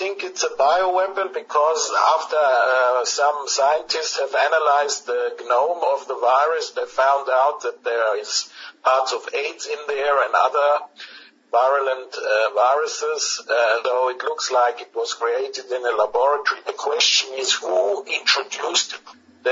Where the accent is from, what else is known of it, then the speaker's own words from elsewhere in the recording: Switzerland; moved away as an adult; now in Abkhazia; Originally, I'm from Switzerland, but 4 years ago, I decided to move to the east, to the Republic of Abkhazia in the Black Sea, and I'm reporting from there today.